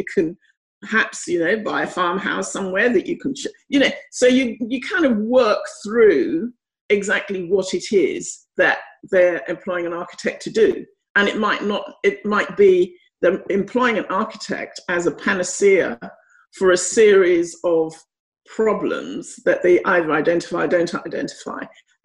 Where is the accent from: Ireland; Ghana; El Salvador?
Ghana; born there; Well, I was born in Ghana, which used to be called the Gold Coast.